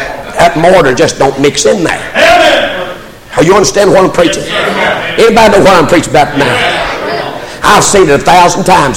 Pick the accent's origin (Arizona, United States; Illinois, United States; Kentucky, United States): Kentucky, United States; Hey, I'm from Eastern Kentucky. I know what welfareism has done.